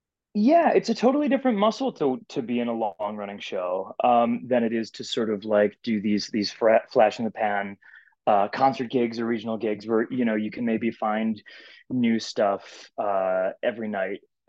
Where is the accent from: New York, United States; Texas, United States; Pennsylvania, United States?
New York, United States; East Amherst; moved away as an adult; I went to Williamsville North High School. I grew up in East Amherst and born and raised my whole life until I left when I was 18 to go to college.